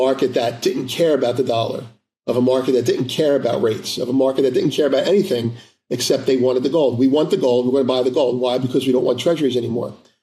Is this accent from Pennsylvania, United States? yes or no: yes; Philadelphia, Pennsylvania, United States; And I grew up in South Philly.